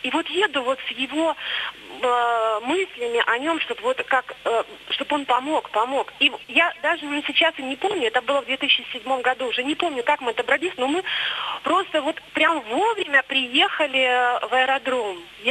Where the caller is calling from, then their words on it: Belgium; also born or lived in Moscow, Russia; Я вам звоню из Бельгии